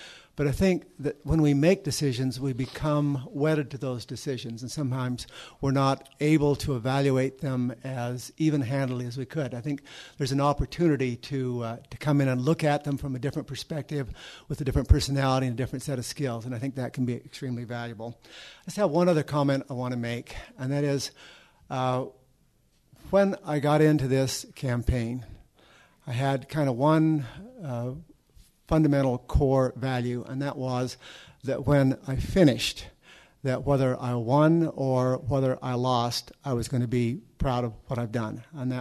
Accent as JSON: {"language": "English", "town": "Logan", "region": "Utah", "country": "United States", "tie": "born or raised there", "said": "Well, first of all, I grew up down in the Adams neighborhood, but I really think that's a bogus issue."}